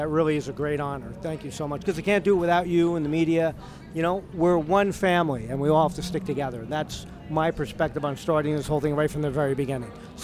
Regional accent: Woodbridge, New Jersey, United States; Yes, I did. Woodbridge, Avenel.

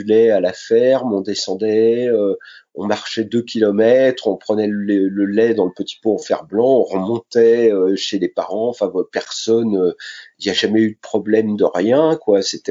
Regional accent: Sainte-Menehould, Grand Est, France; born there; Eh bien, moi, je suis né dans la Marne, à Sainte-Menou, ville capitale de l'Argonne et capitale du pied de cochon.

